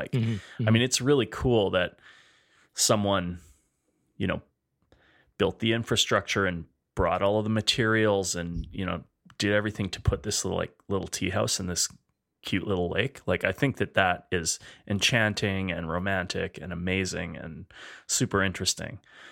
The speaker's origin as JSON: {"language": "English", "town": "Edmonton", "region": "Alberta", "country": "Canada", "said": "I'm here with my friend Alan Sutterby. Hey, Alan."}